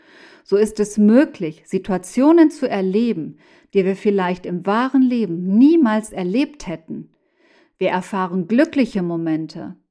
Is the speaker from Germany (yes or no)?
no; Mexico; Bislang haben diese in meiner Heimat Mexiko stattgefunden.